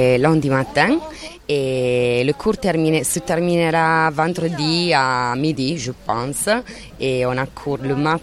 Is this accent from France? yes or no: no; Italy; French is a second language; je suis italienne, je suis professeure au collège, professeure de français.